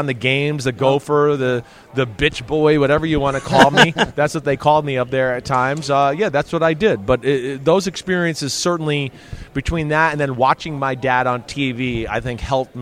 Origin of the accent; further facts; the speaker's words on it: New Jersey, United States; I'm from Jersey. I'm not afraid to kind of just say what's in my brain